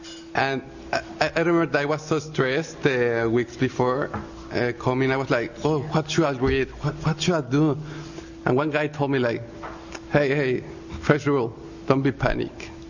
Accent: Mexico; I'm from Mexico.

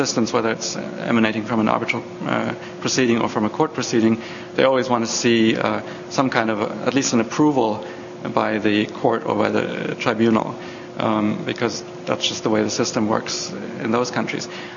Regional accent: Germany; English is a second language; in Germany, my home country

